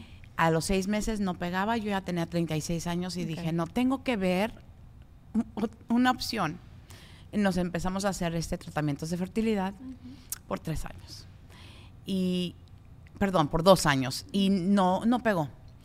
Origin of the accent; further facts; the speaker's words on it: Mexico; Vimos en México, de donde soy yo